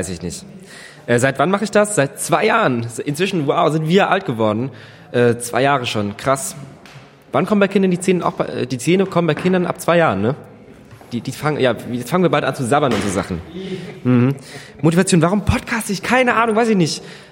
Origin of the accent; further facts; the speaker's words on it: Ketsch, Baden-Württemberg, Germany; Ich bin aus Deutschland, auch in Deutschland geboren, mit aber Verwandtschaft Ausland. Und aus Ketsch bei Mannheim zwischen Mannheim und Heidelberg.